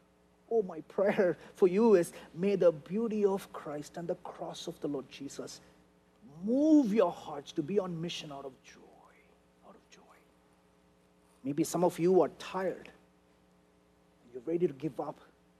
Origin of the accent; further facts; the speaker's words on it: India; I'm an Indian guy, I don't express too much.